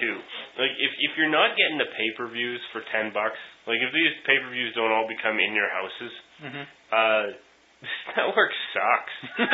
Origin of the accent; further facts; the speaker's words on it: Canada; We're Canadian.